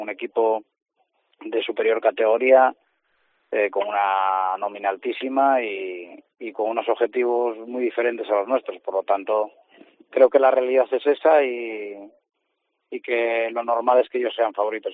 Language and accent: Spanish; Llanes, Asturias, Spain; Pero, lógicamente, soy de Llanes. Yo nací aquí, soy de aquí y lo vivo todos los días, ¿no?